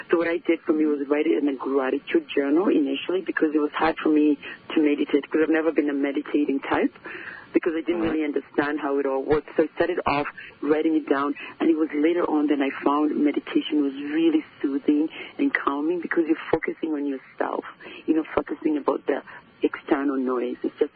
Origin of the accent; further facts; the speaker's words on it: Kenya; And I was born in Kenya, and in Kenya, in my country, I think one of the biggest things that we grow up with is the family support.